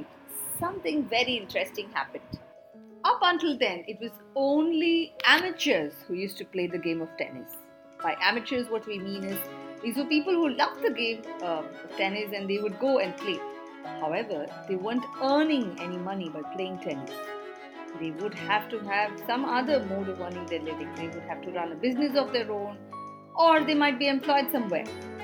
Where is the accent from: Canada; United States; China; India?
India; I'm from India